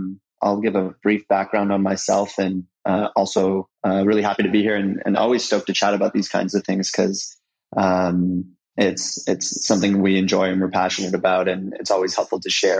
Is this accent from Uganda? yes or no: no; Toronto, Ontario, Canada; My background is I am Canadian. I'm from Toronto.